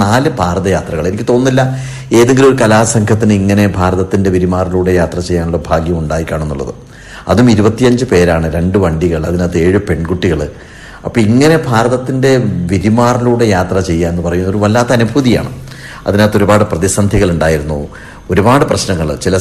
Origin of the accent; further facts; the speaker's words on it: Kerala, India; മലപ്പുറം ജില്ലക്കാരനാണ്, എന്റെ നാട്ടുകാരനാണ് A Vijayaraghavan MP.